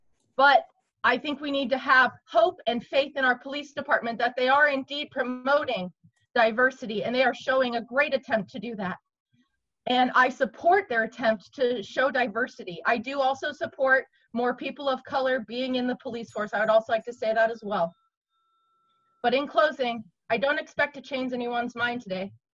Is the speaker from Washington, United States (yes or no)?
yes; Gig Harbor, Washington, United States; growing up in the Pacific Northwest was a blessed experience. In third grade, my teacher, Miss Michaels in Gig Harbor, she taught our class about civil rights.